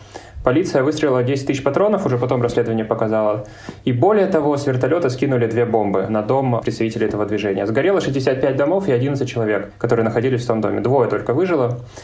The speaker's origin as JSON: {"language": "Russian", "country": "Russia", "said": "и я как бы из России, я пошел посмотреть, конечно же"}